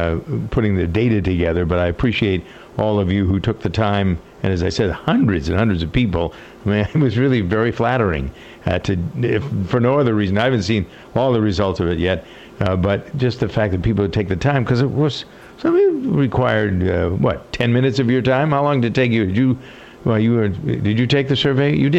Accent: Framingham, Massachusetts, United States; That's what there's a great joke in my hometown of Framingham, Massachusetts.

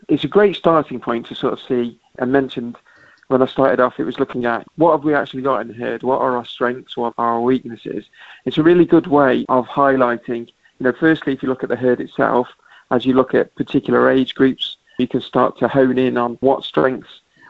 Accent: United Kingdom; we're British

